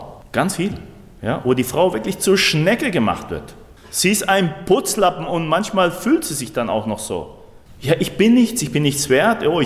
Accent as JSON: {"language": "German", "country": "Argentina", "said": "Nicht da, wie bei uns in Argentinien, da gibt es ja so große Viehherden."}